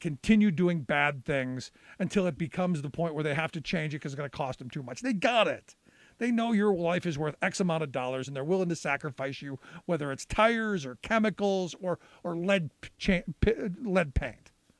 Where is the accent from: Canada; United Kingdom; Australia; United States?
United States; Cleveland, Ohio; I grew up in Cleveland, home of the Clean Water and Air Act.